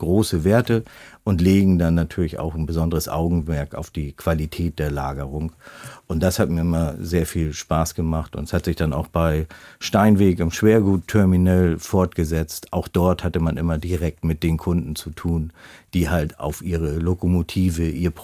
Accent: Hamburg, Germany; Also ich kann jetzt nicht auf eine langfristige Tradition in Hamburg zurückblicken, fühle mich aber sehr wohl in Hamburg und fühle mich als waschechter Hamburger.

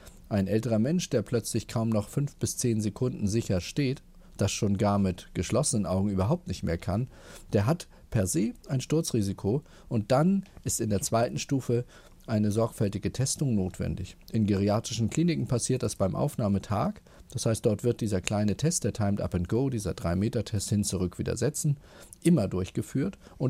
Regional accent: Bad Schwartau, Schleswig-Holstein, Germany; dass Sie aus meiner Heimatstadt Schwartau anrufen.

